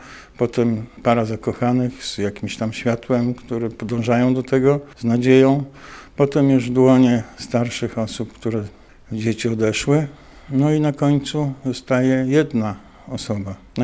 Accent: Białystok, Podlaskie Voivodeship, Poland; Od zawsze jestem białostoczaninem.

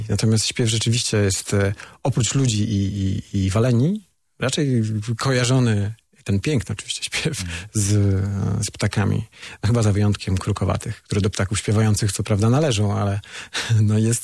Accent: Zamość, Lublin Voivodeship, Poland; Ja pochodzę ze wschodu, z Zamościa. U nas bardzo śpiewnie się mówi.

